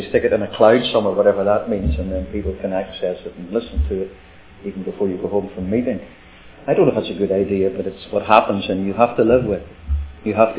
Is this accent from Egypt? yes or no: no; Ireland; Well, I'm kind of Scottish, but I grew up in Ireland.